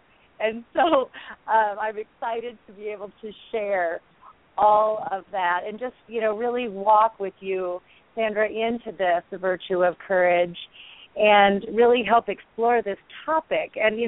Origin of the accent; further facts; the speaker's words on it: Minnesota, United States; And, you know, being a sister city to Kansas up in Minnesota where I grew up, it was a big deal.